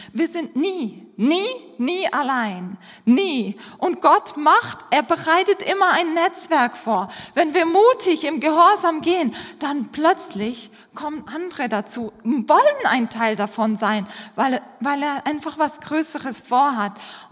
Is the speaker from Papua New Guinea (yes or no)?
yes; Papua New Guinea; also born or lived in Switzerland; now in Germany; Ich bin ein Missionskind in Papua-Neuguinea aufgewachsen. Und dann, ich komme aus der Schweiz, dann bin ich nach Deutschland